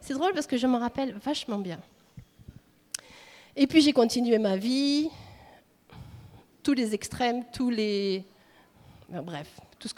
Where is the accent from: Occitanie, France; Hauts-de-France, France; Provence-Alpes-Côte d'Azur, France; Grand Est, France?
Occitanie, France; Nîmes; born there; parce que je suis née à Nîmes, je suis du Sud